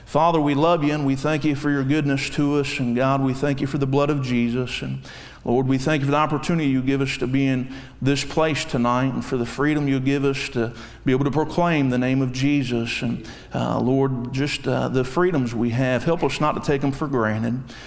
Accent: Georgia, United States; And you see, I'm from South Georgia. I preach to a bunch of swamp people

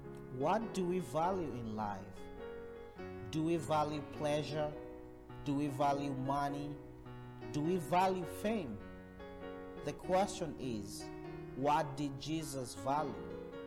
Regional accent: Kenya; now in United States; you all know I'm from Kenya, and my burden is to go back and to work with the teenagers and the kids

